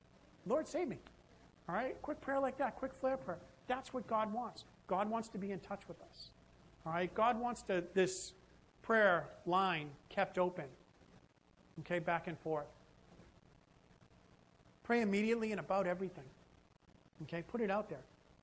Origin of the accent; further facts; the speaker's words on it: Boston, Massachusetts, United States; I'm from Boston. I'm saying this, and Boston's known as bad drivers, but I got down here and I was scared.